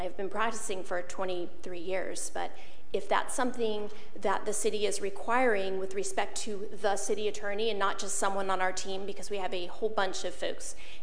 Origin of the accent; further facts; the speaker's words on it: Florida, United States; I was brought up over in Brevard County. I graduated from O'Galley High School over there